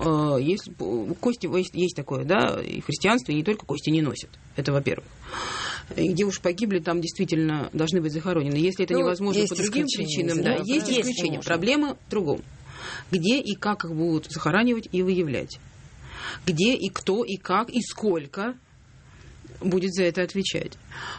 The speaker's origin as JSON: {"language": "Russian", "region": "Saint Petersburg", "country": "Russia", "said": "В том числе на северо-западе, так сказать, из которого я приехала, из Санкт-Петербурга."}